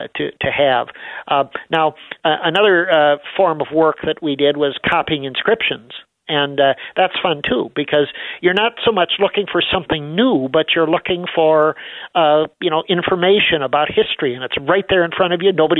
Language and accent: English; Midwest, United States; part of it has to do with the fact that I'm from the Midwest.